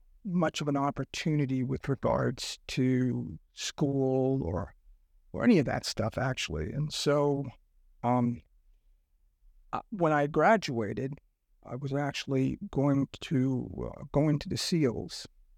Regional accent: Lowell, Massachusetts, United States; Well, I grew up in Lowell, Massachusetts, which is actually like a factory town.

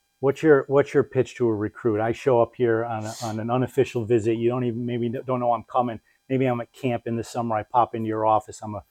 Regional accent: Connecticut, United States; now in Rhode Island, United States; I grew up in Connecticut. I live in Rhode Island now.

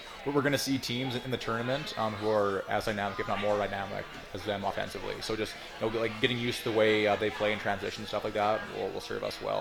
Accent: Canada; it was pretty – pretty disappointing as a Canadian.

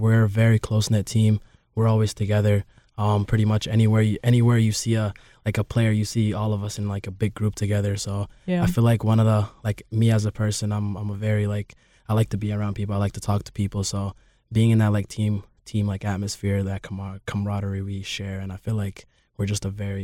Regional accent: Maine, United States; also born or lived in Georgia; I lived in Georgia for about 8 years, and then I moved to Maine, and I went to high school, elementary school, middle school in Maine.

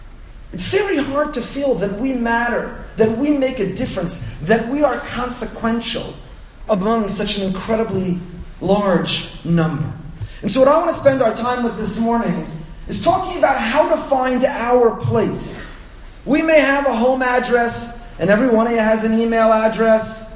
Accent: Teaneck, New Jersey, United States; And growing up in Teaneck, he was and continues to be one of my mentors

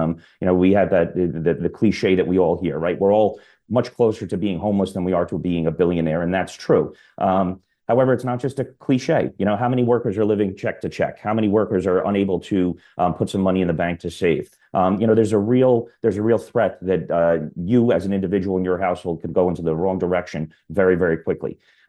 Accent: United States; You know, I am an American and a very proud U.S. citizen because my grandfather, an immigrant from Ireland, came over here seeking better opportunities.

